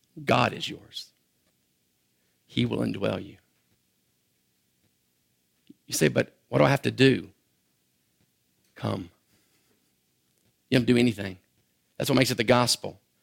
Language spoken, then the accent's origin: English; United States; I'm from the United States.